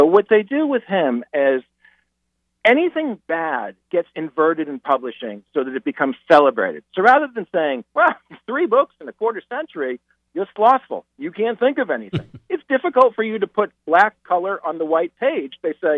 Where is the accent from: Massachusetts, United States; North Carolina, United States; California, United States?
Massachusetts, United States; Boston; which meant a lot to me as a Bostonian who loves this city